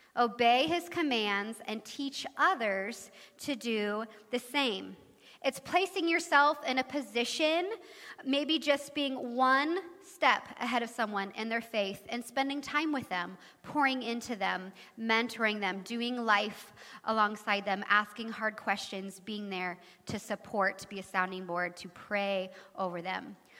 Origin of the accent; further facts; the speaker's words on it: Lindsborg, Kansas, United States; I grew up in Lindsberg, right up the road, and attended the Covenant Church there my whole upbringing, so I am a Covey kid at heart.